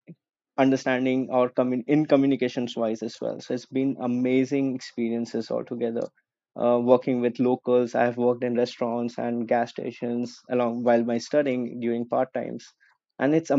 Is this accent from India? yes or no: yes; Kolkata, West Bengal, India; So interestingly, I'm not Bengali, because I'm from Kolkata.